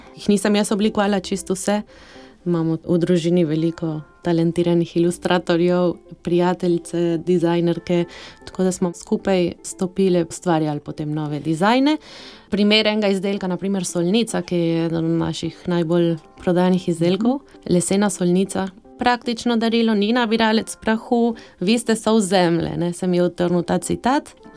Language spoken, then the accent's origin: Slovenian; Argentina; now in Slovenia; Študirala sem grafično tehniko v Sloveniji, drugače sem iz Argentine.